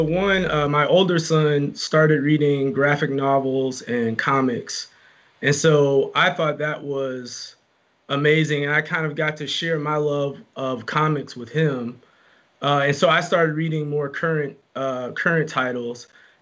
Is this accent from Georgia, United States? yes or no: yes; Georgia, United States; You know, I grew up in Georgia, and my mother would take me to the grocery store with her.